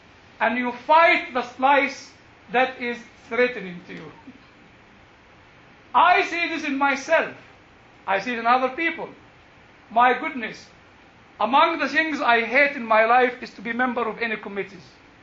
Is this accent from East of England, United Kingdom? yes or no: yes; Cambridge, East of England, United Kingdom; accent: Jewish Cambridge; He's worried about, you know, my Jewish Cambridge accent doesn't go very well with your ears.